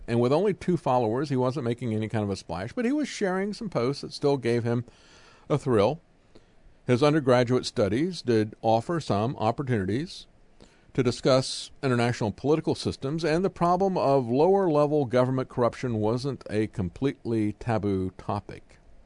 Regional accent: United States; I'm kind of naive, living in America, growing up in America, it's like, hey, this is a free country, right?

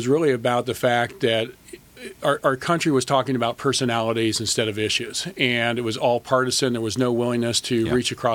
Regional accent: Columbus, Ohio, United States; The quick background is I was born and raised in Columbus, Ohio, and as I mentioned, the youngest of four.

